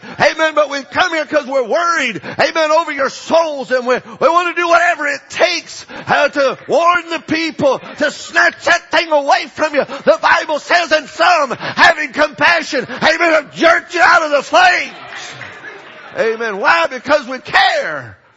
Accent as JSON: {"language": "English", "region": "Southwest", "country": "United States", "tie": "born or raised there", "said": "I was raised in the Southwest and very familiar with this pestilence."}